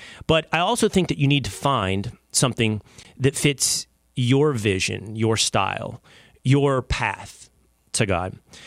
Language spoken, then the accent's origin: English; Sherman, Texas, United States; I grew up in the back pew as my mom taught the class of mentally and physically handicapped Samaritans at the United Methodist Church in Sherman, Texas.